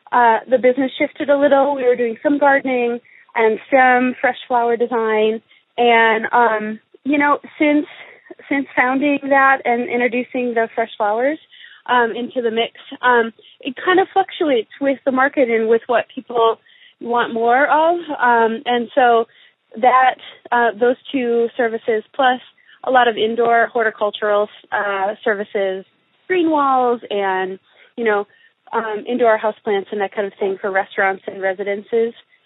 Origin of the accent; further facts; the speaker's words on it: Michigan, United States; also born or lived in Portland, Oregon / Olympia, Washington; I'm originally from Michigan, but I traveled around a little, including living out in Portland, Oregon, and Olympia, Washington. I went to school at the Evergreen State College.